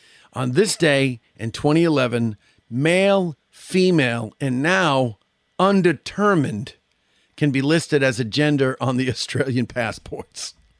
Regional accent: Boston, Massachusetts, United States; Also, because I'm from Boston, a lot of my Bostonian friends will get this

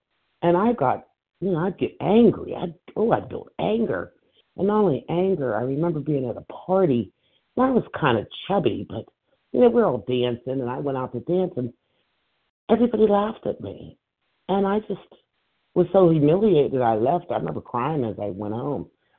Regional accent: Pennsylvania, United States; born there; I was born outside of Pittsburgh, little town near a river

